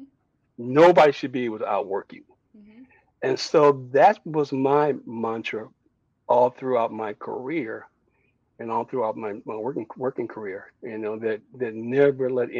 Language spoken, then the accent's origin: English; Detroit, Michigan, United States; so growing up in Detroit was good.